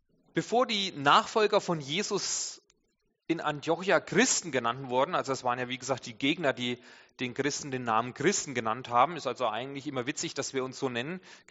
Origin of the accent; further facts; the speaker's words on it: Bavaria, Germany; Es ist so katastrophal, als Franke Pilger zu sagen.